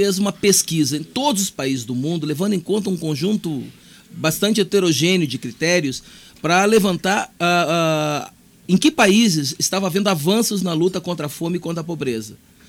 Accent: Brazil; como brasileiro, nos ajuda muito

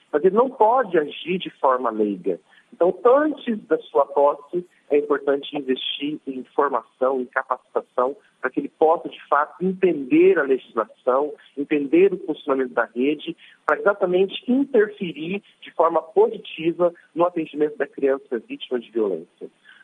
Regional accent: Londrina, Paraná, Brazil; Eu hoje estou aqui no interior da Bahia, eu sou de Londrina, no Paraná, hoje estou aqui na cidade de Paulo Afonso, extremo norte aqui da Bahia

